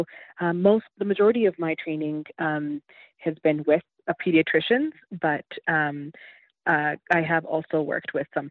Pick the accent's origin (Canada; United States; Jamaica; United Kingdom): Canada; Prince George, British Columbia; I'm actually from Prince George. I was born and raised here, did undergrad here, was fortunate enough to do the medical program here, and now in the pediatrics residency program.